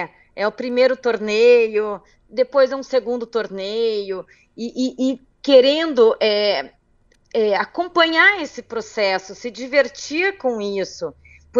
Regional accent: Curitiba, Paraná, Brazil; Sim, sou de Curitiba

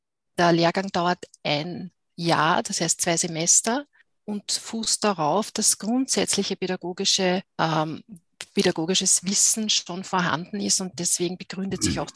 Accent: Vienna, Austria; Ich komme aus Wien und bin dort Kollegkoordinatorin an der BAföP 10.

